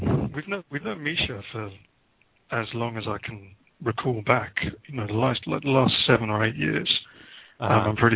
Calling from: England, United Kingdom; Just outside of London in the UK at the moment.

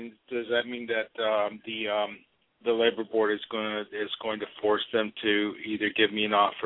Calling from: Los Angeles, California, United States; Los Angeles.

